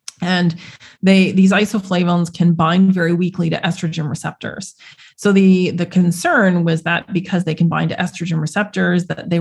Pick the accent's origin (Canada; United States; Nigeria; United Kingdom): Canada; where I grew up in Canada. I don't think we've ever actually seen a yam.